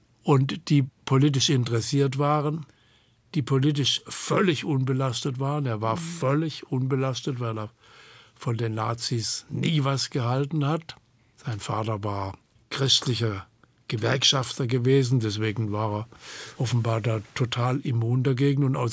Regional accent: Hornberg, Baden-Württemberg, Germany; Und meine Eltern sind aber vor meiner Geburt nach Baden gezogen, sodass ich Badener bin. Aber an der Grenze zu Württemberg im Übrigen. Hornberg war im Übrigen, das ist meine Heimatstadt, bis Napoleon Teil des Herzogtums Württemberg und kam erst durch Napoleon zu Baden.

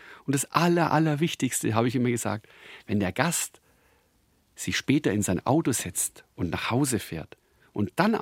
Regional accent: Füssen, Bavaria, Germany; Ich komme ja nicht aus Probstried, ich bin ja aus Füssen.

